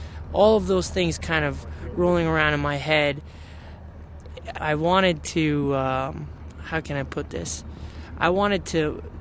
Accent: New York, United States; I'm from New York, Long Island. 29 years old.

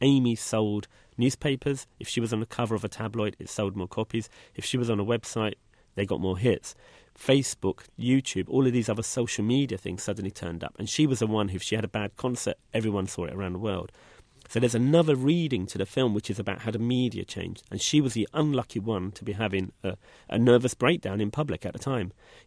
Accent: London, United Kingdom; For me as a Londoner

